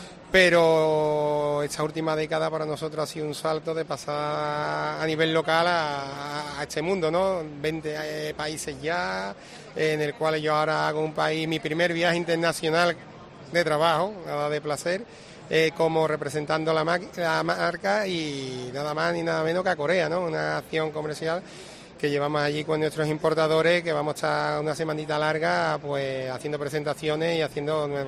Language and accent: Spanish; Andalusia, Spain; Nosotros somos andaluces, tenemos que potenciar Andalucía, darle valor a nuestra tierra